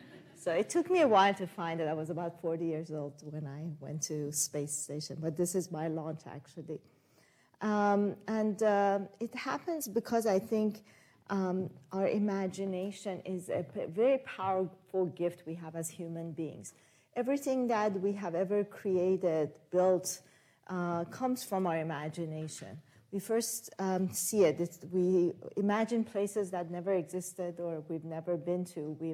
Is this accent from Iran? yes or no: yes; Mashhad, Razavi Khorasan, Iran; English is a second language; moved away; long, long time ago in a country far, far away in Iran, in the second largest city in Mashhad. And growing up in Iran, I saw many changes throughout my life.